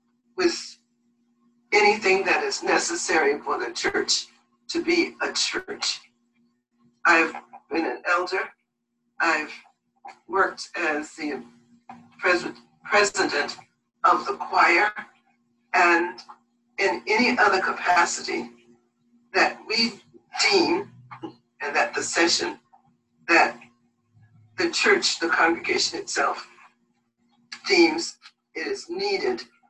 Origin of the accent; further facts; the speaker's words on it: Cotton Plant, Arkansas, United States; now in San Diego, United States; We wanted to come to California, but not to Los Angeles because we both come from small towns. I'm from Cotton Plant, Arkansas.